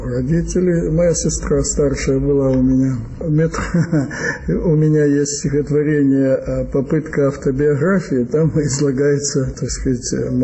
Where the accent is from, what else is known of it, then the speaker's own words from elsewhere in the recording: Kyiv, Ukraine; moved away; also born or lived in Ufa, Russia; Родился я в Киеве в 35-м году, в конце 30 декабря. Но у меня, так сказать, было несколько эмиграций. Одна эмиграция под названием «Эвакуация». С 41 по 46 год я находился в Башкирии, в Уфе. Потом вернулся в Киев